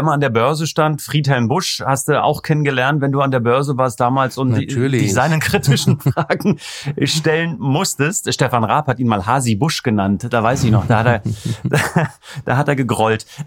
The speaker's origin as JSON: {"language": "German", "region": "East Germany", "country": "Germany", "tie": "born or raised there", "said": "Wie du weißt, bin ich im Osten groß geworden"}